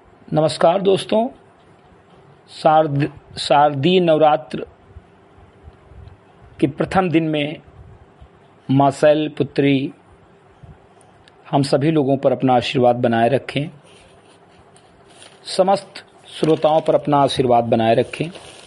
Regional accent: Simri Katai, Uttar Pradesh, India; ग्राम सभा सिमरी कटई विकासखंड मीनपुरवा जनपद बहराइच का मूल निवासी हूँ

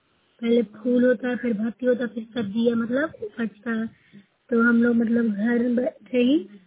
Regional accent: Bihar, India; मैं नौसरा ब्लॉक से हूँ, जिला नालंदा से निवासी हूँ।

